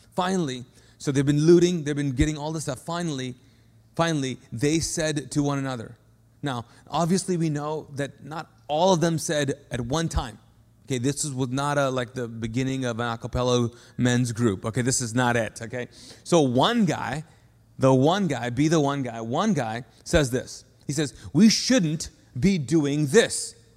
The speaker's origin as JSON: {"language": "English", "country": "Kuwait", "tie": "born or raised there", "said": "19 years of my life, I was a Muslim. I'm a Pakistani guy that grew up in Kuwait in the Arab world, and so I'm familiar with Arab world, Pakistani, all things Muslim"}